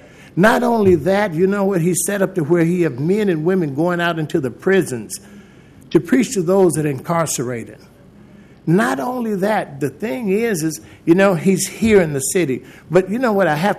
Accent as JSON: {"language": "English", "town": "Gary", "region": "Indiana", "country": "United States", "lives_now": "Portland, United States", "said": "I'm not originally from Portland. I come from Indiana, from City Gary, Indiana."}